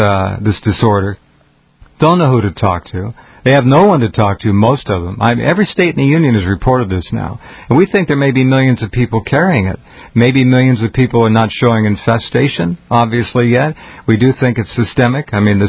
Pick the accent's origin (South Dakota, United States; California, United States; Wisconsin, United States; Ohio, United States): California, United States; Santa Barbara; and in Santa Barbara, my hometown, looking up at the beautiful blue sky